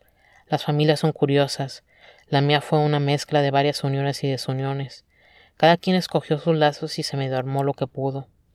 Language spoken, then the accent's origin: Spanish; Tijuana, Baja California, Mexico; Este año voy a cumplir 33 años. Soy de Tijuana. Vivo una vida en frontera. Soy machorra. Soy lesbiana.